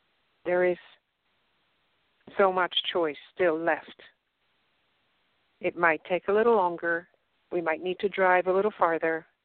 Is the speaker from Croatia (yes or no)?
no; Poland; English is a second language; Well, I'm from Poland.